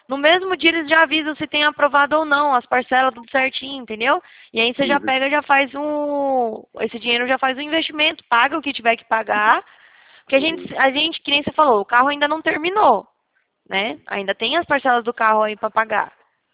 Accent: Paraná, Brazil; now in São Paulo, Brazil; É, eu sou do Paraná também. Eu moro aqui em São Paulo, mas eu sou do Paraná.

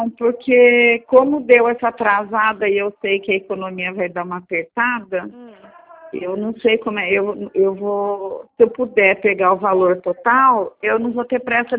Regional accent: São Paulo, Brazil; Eu sou do Vale do Paraíba

